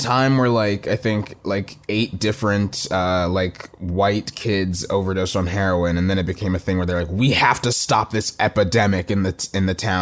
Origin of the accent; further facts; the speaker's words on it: Plano, Texas, United States; It feels like growing up in Plano is a very suburban place.